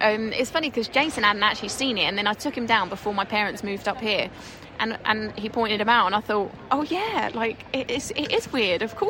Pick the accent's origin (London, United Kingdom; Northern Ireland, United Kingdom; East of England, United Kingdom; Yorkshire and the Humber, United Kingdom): East of England, United Kingdom; Cheshunt; moved away as an adult; now in Manchester, United Kingdom; Obviously, I grew up in Hertfordshire, in Cheshunt, and I was there literally until I was 18. One thing led to another, and here I am now in Manchester.